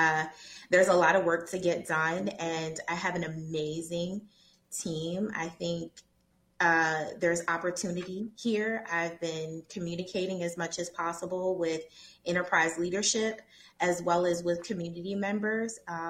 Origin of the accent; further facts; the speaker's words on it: Baltimore, Maryland, United States; But I hail all the way from Baltimore, Maryland, originally military brat